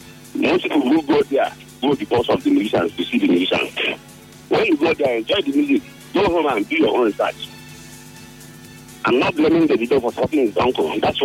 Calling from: Port Harcourt, Rivers, Nigeria; I'm calling you from Nune, Port Harcourt.

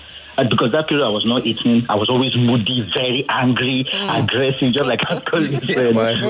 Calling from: Ikotun, Lagos, Nigeria; I'm calling from Ikotun Aziz of Lagos.

